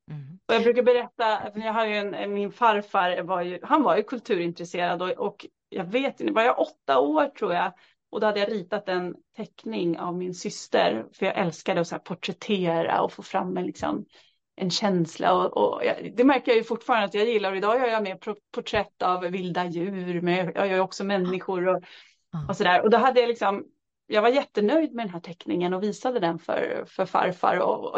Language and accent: Swedish; Södertälje, Stockholm County, Sweden; var inte från en kulturarbetarfamilj, utan mamma jobbade som lärare och pappa jobbade på Scania, så att jag är uppvuxen i Södertälje då.